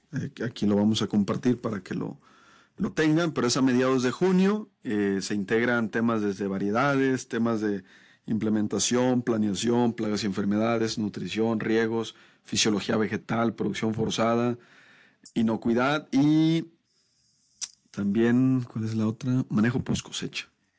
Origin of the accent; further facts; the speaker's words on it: La Vega, Jalisco, Mexico; Saludos a mi pueblo, La Vega, Jalisco.